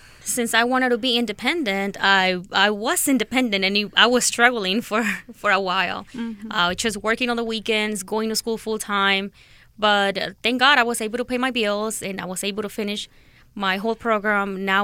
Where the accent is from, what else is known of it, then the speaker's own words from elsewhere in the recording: Guatemala; also born or lived in San Francisco; now in Los Angeles, United States; I'm from Guatemala, but I moved from San Francisco about 5 years ago.